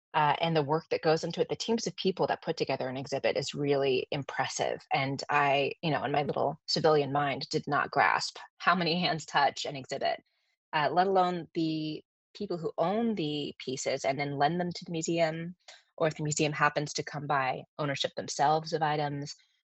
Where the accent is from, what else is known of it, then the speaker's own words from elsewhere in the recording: United States; moved away as an adult; which is being an American abroad.